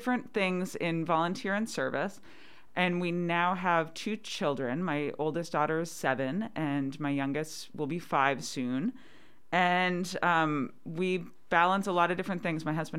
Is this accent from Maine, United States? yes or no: yes; Maine, United States; also born or lived in Fairbanks; now in Homer, United States; I moved to Homer in 2008. I moved down here from Fairbanks, where I was going to graduate school at UAF for a master's in wildlife biology. I didn't want to be a game biologist, so I missed the ocean. I grew up on the coast of Maine.